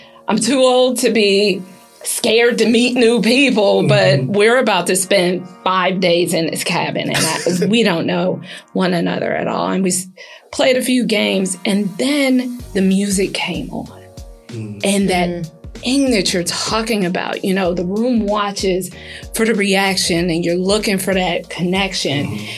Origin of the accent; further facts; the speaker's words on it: Cleveland, Ohio, United States; So my sister-in-law, who's from Maryland, DC area, I'm from Cleveland, and it's totally different.